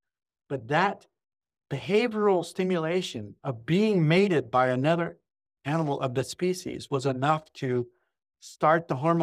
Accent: Georgia, United States; I grew up in South Georgia in the countryside. I spent a lot of time out in the woods and nature looking at animals

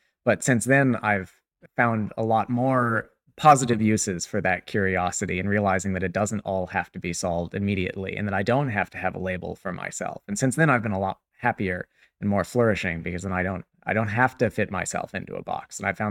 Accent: Kansas, United States; also born or lived in California; oh yeah, I was born in California, I grew up in Kansas, I'm married, I have a dog, I have a house.

